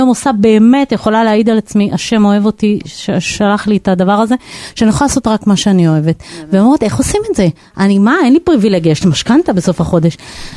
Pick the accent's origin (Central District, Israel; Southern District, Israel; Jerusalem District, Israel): Jerusalem District, Israel; Jerusalem; לא, אני ירושלמית